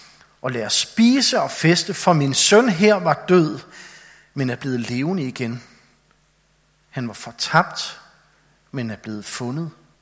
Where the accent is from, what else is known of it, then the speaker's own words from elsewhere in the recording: Copenhagen, Capital Region of Denmark, Denmark; Jeg tror ikke, vi kan forstå som københavner eller byboer, hvad jord betyder.